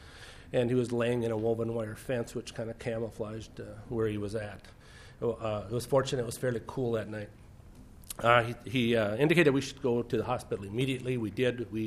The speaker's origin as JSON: {"language": "English", "town": "Fergus Falls", "region": "Minnesota", "country": "United States", "said": "I am from Fergus Falls."}